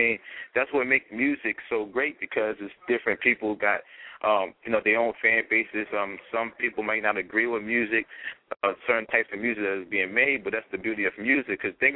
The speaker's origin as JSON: {"language": "English", "town": "Philadelphia", "region": "Pennsylvania", "country": "United States", "tie": "born or raised there", "said": "I'm from Philadelphia, born and raised, you know."}